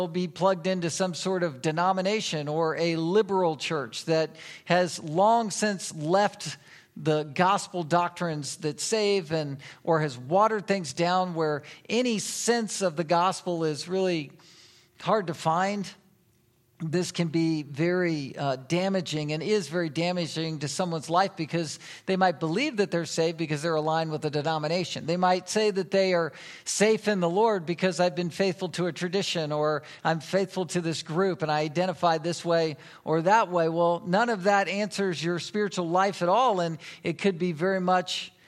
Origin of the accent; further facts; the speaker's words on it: Virginia Beach, Virginia, United States; moved away as an adult; I grew up in Virginia Beach, which isn't too far from getting to family members down in Durham, and I used to visit these cousins and know them, and they knew me growing up my whole life